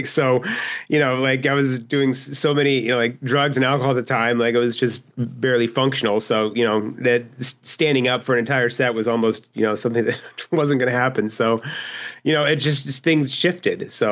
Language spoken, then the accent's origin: English; Scottsdale, Arizona, United States; Scottsdale, Arizona.